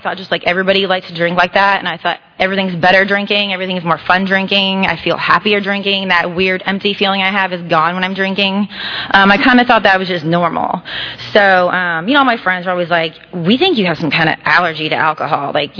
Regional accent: San Antonio, Texas, United States; my parents would order margaritas because I grew up in San Antonio and there's like margaritas everywhere.

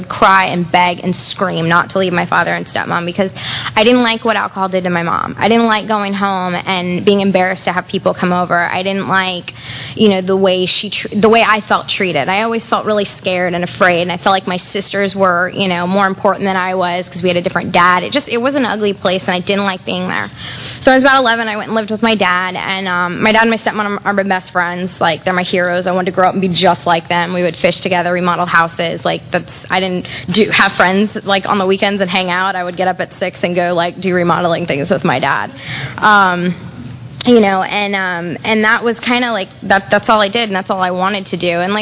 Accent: Fort Myers, Florida, United States; also born or lived in Albuquerque, United States; I was born in Albuquerque, New Mexico, to two, you know, really great people. They loved me as much as I think any two people could. They got divorced when I was three. My dad moved here. My mom moved to Fort Myers, and I went with her.

